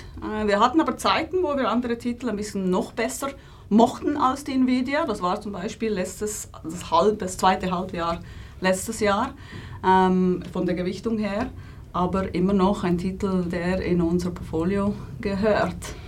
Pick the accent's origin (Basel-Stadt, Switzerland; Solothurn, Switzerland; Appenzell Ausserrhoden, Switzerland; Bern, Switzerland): Solothurn, Switzerland; Nunningen; ich bin aus Nunningen, einem Dorf im Kanton Solothurn, in der Nähe von Basel, im Schwarzbubenland.